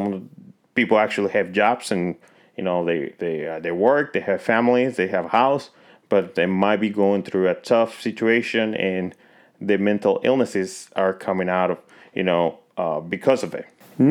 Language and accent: English; Texas, United States; My home state of Texas, for example, the Health and Safety Code, Chapter 573